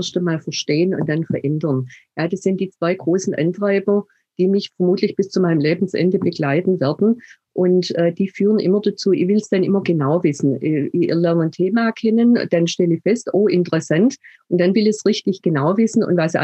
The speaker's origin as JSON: {"language": "German", "town": "Stuttgart", "region": "Baden-Württemberg", "country": "Germany", "tie": "born or raised there", "accent": "Swabian", "said": "Wie man vielleicht an der Sprache unschwer hört, ich komme aus dem schwäbischen Raum, in Stuttgart geboren, lebe und arbeite hier auch, allerdings schon seit einigen Jahren natürlich bundesweit."}